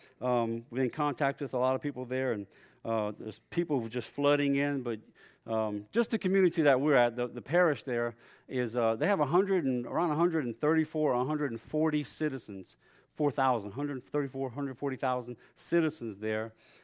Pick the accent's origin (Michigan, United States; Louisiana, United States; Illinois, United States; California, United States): Louisiana, United States; So guys, just be in prayer for my home state, Louisiana.